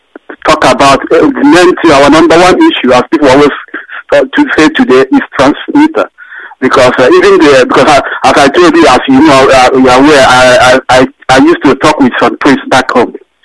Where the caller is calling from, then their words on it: Fort Worth, Texas, United States; I'm calling from Fort Worth, Texas.